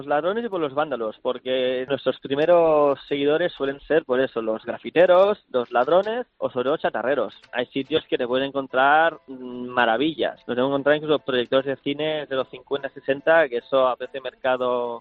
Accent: Tarragona, Catalonia, Spain; En mi pueblo, en la playa, en Tarragona

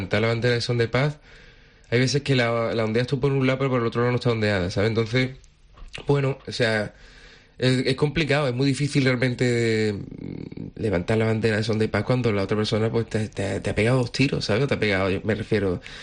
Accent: Cádiz, Andalusia, Spain; now in Madrid, Spain; yo pues soy de Cádiz, que vivo en Madrid desde hace tiempo, que mi vida, mi pueblo, la forma de ver la vida mía.

